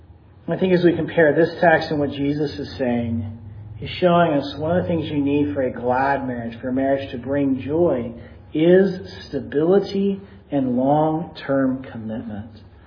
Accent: Texas, United States; I come from Texas. I most recently lived in San Antonio.

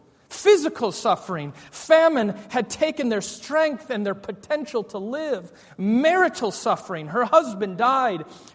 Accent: United States; I said again, I'm from America, and I want to live here in your village of Bokota.

